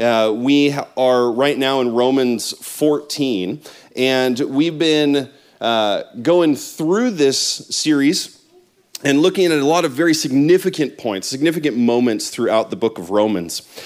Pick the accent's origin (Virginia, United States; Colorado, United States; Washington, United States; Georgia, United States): Washington, United States; Seattle; I grew up in the Pacific Northwest in Seattle, and it rains like 9 months a year there.